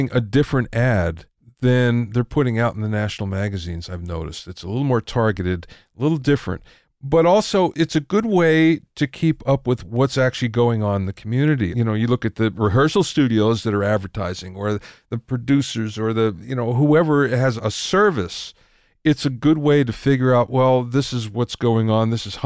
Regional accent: Pennsylvania, United States; moved away; I came from Pennsylvania originally, and I'm thinking, okay, if I was back there in Pennsylvania

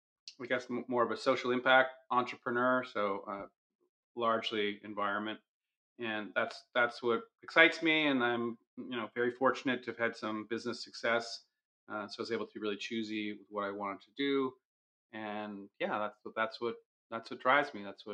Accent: Quebec, Canada; I am an undercover Canadian. I grew up near Montreal in the Eastern Townships.

